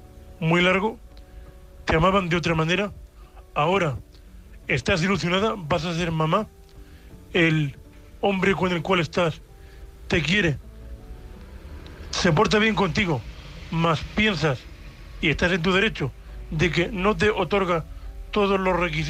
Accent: Murcia, Region of Murcia, Spain; de Murcia, un hombre invidente, corresponsal de Murcia.

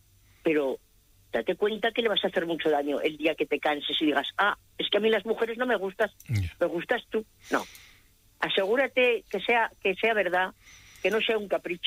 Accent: Zaragoza, Aragon, Spain; yo digo zagala porque yo soy de Zaragoza.

